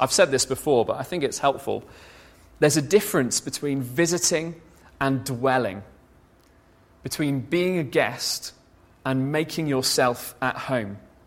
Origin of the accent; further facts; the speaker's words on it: United Kingdom; We're British.